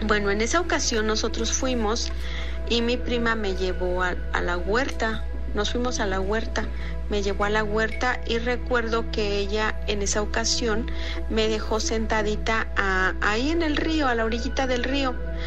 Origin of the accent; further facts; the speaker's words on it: Guerrero, Mexico; Yo soy del estado de Guerrero.